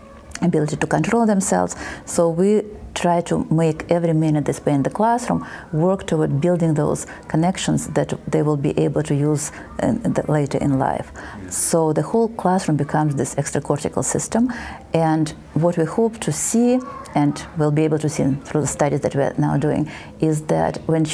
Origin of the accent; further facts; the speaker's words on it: Russia; English is a second language; Well, my degree is in child development and educational psychology from Moscow State, and then PhD from Russian Academy of Education.